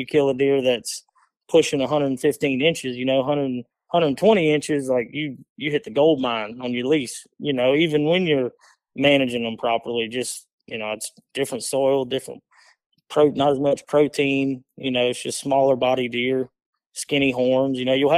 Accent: Lake Charles, Louisiana, United States; now in New Orleans, United States; Man, I'm from Lake Charles, Louisiana. Lived there my whole life. Recently, about 6 months ago, currently moved to New Orleans.

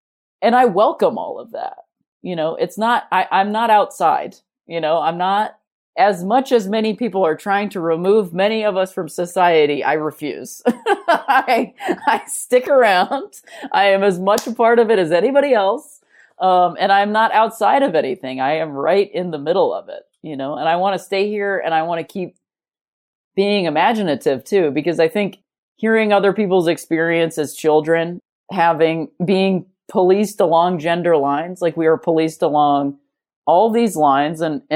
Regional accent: United States; especially in America, because I am an American person.

